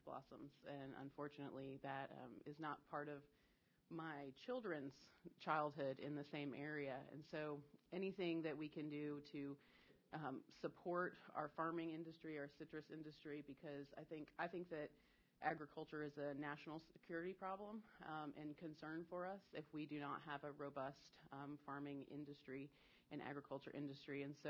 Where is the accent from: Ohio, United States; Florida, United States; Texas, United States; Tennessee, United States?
Florida, United States; And I have also a native to Florida in an area